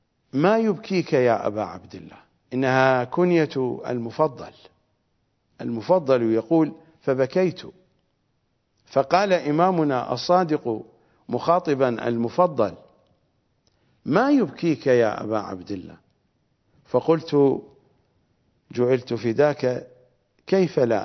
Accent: Iraq; فأنا عراقي وقلبي متعلق بالنجف، وأنا شيعي وجزء من الواقع الشيعي المتدين

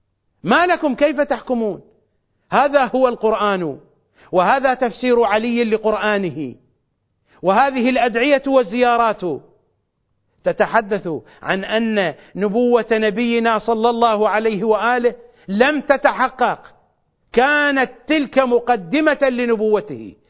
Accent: Iraq; ولا أنا بعجمي ولا أعجمي، أنا عراقي الأبوين، عراقي الطرفين، عراقي الأبوين، عربي الأبوين، وعشيرتي من أعمامي معروفة ومن أخوالي معروفة

